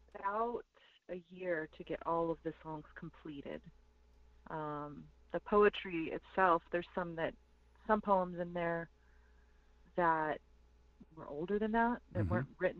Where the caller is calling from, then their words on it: Taos, New Mexico, United States; I'm calling in from Taos, New Mexico today, and I am of the Mbe Apache Nation and the Mexica Nation, and I'm also Scottish and Irish.